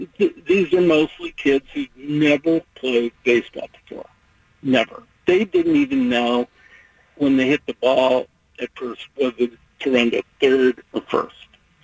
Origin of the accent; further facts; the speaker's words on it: Portland, Oregon, United States; I grew up here in Portland, and Portland's treated me well.